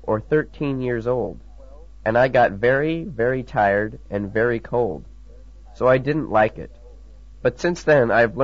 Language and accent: English; California, United States; I don't surf. I come from California. I lived in Hawaii for a year.